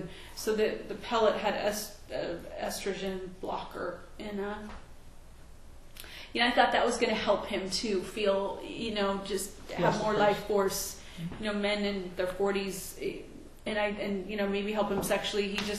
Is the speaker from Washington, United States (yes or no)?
no; California, United States; now in Boca Raton, United States; California.